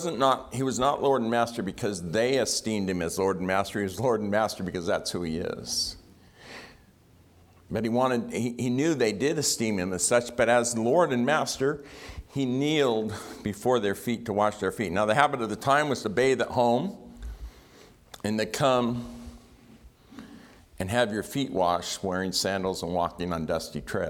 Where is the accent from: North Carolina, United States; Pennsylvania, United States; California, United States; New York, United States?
California, United States; San Diego; Some of you have met me, some of you have not. I come from San Diego.